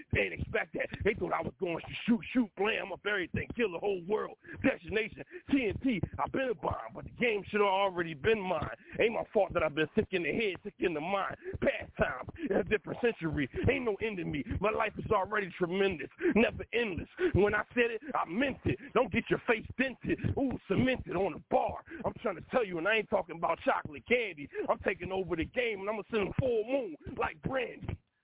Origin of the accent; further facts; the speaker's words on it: Philadelphia, Pennsylvania, United States; I grew up in Philly, and, you know, I just love this.